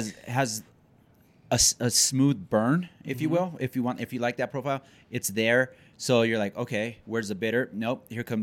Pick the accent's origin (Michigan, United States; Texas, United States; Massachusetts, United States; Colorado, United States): Colorado, United States; Because I'm from Colorado. We have freaking bison here, right?